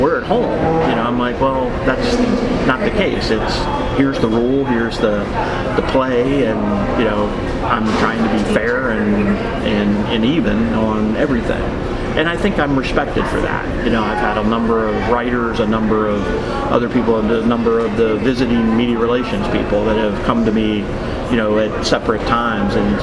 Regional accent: Virginia, United States; I grew up in Northern Virginia. I can remember the Washington Senators.

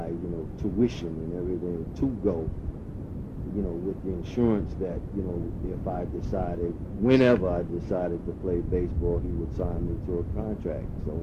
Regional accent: Elizabeth, New Jersey, United States; I grew up there. I went to school there. Spent the majority of my life in Elizabeth, New Jersey.

